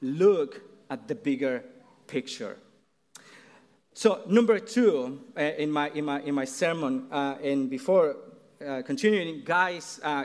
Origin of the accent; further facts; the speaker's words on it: Mexico; accent: Mexican; English is a second language; I'm gonna try to say with my thick Mexican accent, so let's see if it works.